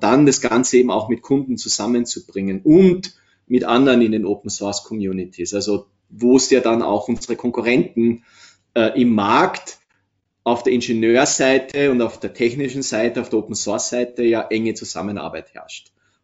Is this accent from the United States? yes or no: no; Austria; moved away as an adult; now in Nuremberg, Germany; Wie Sie vielleicht hören, bin ich Österreicher, der 2003 für ein, maximal zwei Jahre nach Nürnberg zu SUSE gegangen ist.